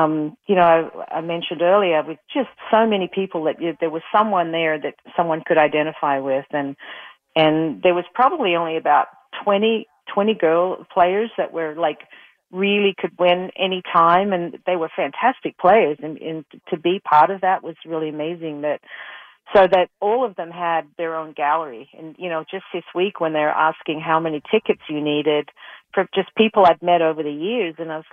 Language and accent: English; Australia; and the fact that I came from Australia.